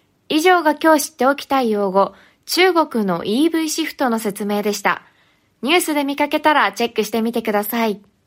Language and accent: Japanese; Saga, Japan; 私の出身地である佐賀県で行われている